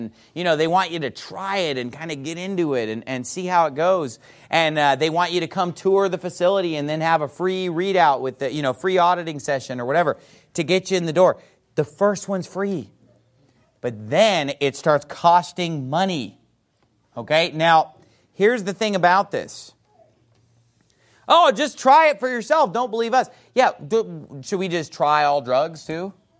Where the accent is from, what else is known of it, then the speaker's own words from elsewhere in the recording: California, United States; Now, I don't know about you, but I grew up in California, and I remember seeing the TV commercials for this as a kid.